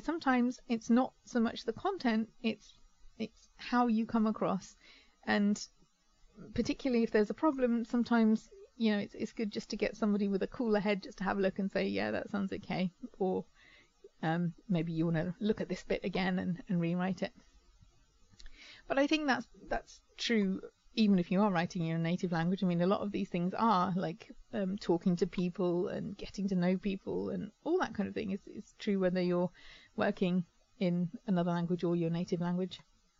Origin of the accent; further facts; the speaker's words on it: England, United Kingdom; I'm English. I live in the UK. I know nothing about German banks.